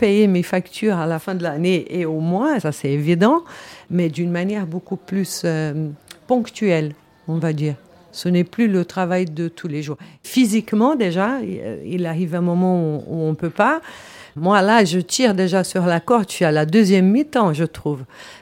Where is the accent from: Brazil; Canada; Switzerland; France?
Switzerland; Je suis suissesse, personne ne m'a obligée, je parle 6 langues, j'ai voyagé le monde